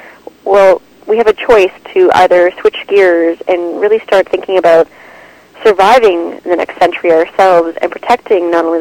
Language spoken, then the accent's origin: English; Toronto, Ontario, Canada; also born or lived in Vancouver; Yes, Toronto. I was born actually in Vancouver, but I was being raised out here in Toronto for a number of years.